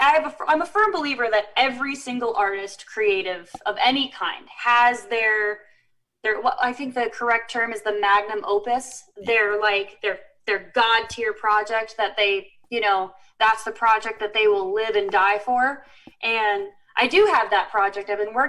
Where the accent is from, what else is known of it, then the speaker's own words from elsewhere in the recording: Chicago, Illinois, United States; Fingers crossed. Well, actually, I'm from Chicago.